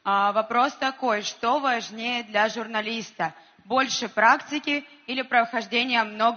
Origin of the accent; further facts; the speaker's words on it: Gelendzhik, Krasnodar Krai, Russia; я из Геленджика, Россия.